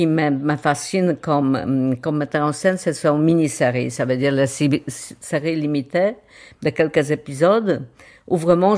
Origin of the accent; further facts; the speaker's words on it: Warsaw, Masovian Voivodeship, Poland; j'avais tout de suite les souvenirs de mon enfance à Varsovie